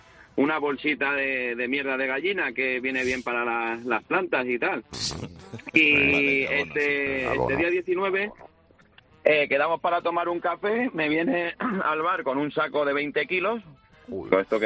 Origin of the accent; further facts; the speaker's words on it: Valencia, Valencian Community, Spain; yo te llamo desde Valencia, soy valenciano y aquí es día festivo.